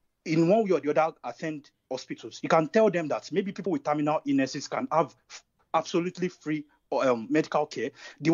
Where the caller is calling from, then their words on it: London, United Kingdom; I'm from calling from London, not London precisely.